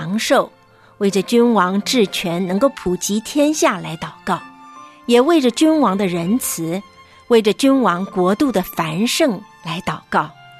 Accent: China; 中庸之道是我们中国人常常都在谈的

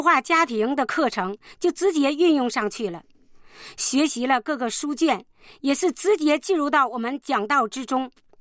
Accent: Liaoning, China; 我是辽宁的

